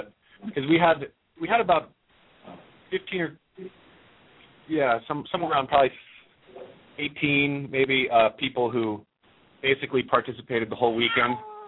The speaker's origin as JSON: {"language": "English", "region": "Hawaii", "country": "United States", "tie": "born or raised there", "moved": "as an adult", "lives_now": "Stockholm, Sweden", "said": "Yeah, I grew up in Hawaii, but then fell in love with a girl in Sweden and moved to Sweden when I was 19."}